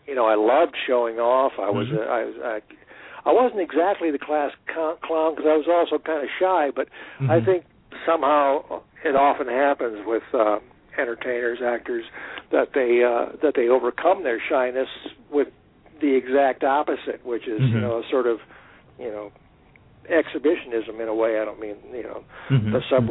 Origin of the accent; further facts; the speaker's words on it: Michigan, United States; moved away as an adult; both in Michigan, where I began by being director of a civic theater in my hometown for 2 years, and I directed and built the sets for 12 shows during those 2 years